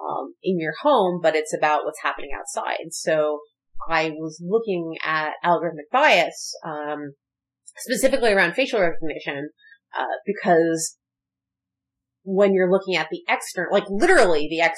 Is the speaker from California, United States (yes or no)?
no; Philadelphia, Pennsylvania, United States; I grew up in Philadelphia, which is like horrible schools.